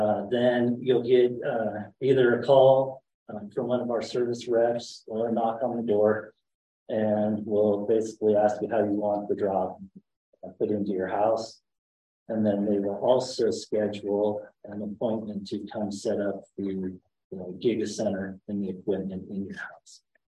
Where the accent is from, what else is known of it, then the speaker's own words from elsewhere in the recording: Hatch, United States; I'm from Hatch, and it was nice when we got our internet, our 1 gig put in.